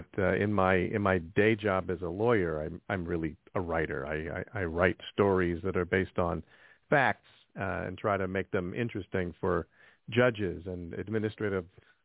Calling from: New Jersey, United States; Calling in from my home office in Central New Jersey.

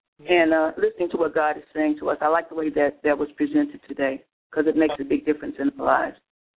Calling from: Houston, Texas, United States; in Houston, Texas.

